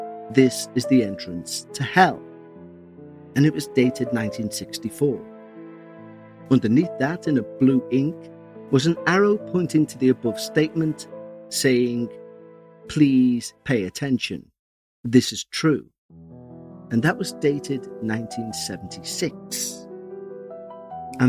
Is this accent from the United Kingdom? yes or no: yes; Liverpool, North West England, United Kingdom; as a Scouser, which is a term we give to people from Liverpool